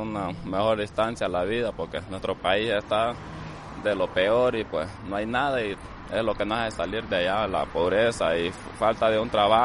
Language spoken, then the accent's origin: Spanish; Puerto Cortés, Cortés, Honduras; De Puerto Cortés, Honduras.